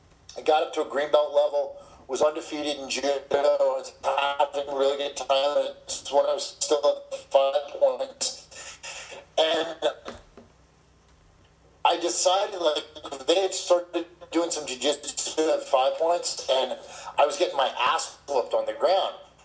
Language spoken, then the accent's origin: English; New York, United States; As a kid, that says how old I am, and I grew up in New York.